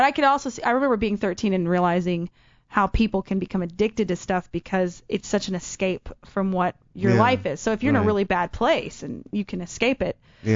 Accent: the South, United States; But I'm from the South. That's like an everyday thing there.

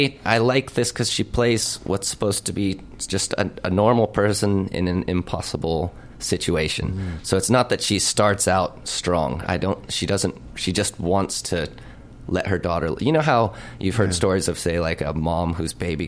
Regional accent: United States; I guess I grew up in America.

